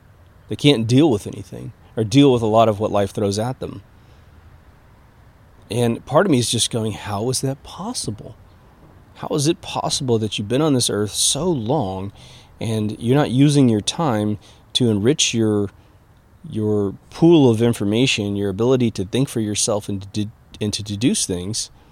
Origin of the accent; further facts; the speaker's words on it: Midwest, United States; I am from the Midwest, old school, where virtually everyone's an alpha male.